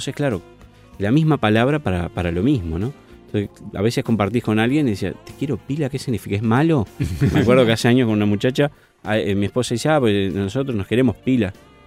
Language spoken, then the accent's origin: Spanish; Montevideo, Uruguay; Nosotros como uruguayos, montevideano, queríamos poner un acento medio parecido, claro, medio estirado